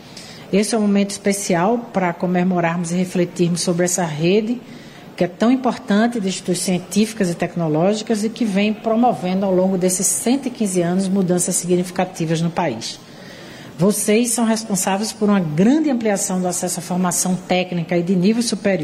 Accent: Pernambuco, Brazil; da minha terra, considerando que a transformação não está ali, os pernambucanos com a bandeira de Pernambuco

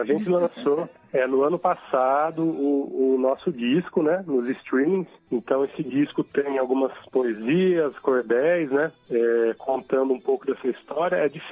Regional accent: Piracicaba, São Paulo, Brazil; Ainda a gente tem dia 28 de maio em Piracicaba, né, minha terra natal.

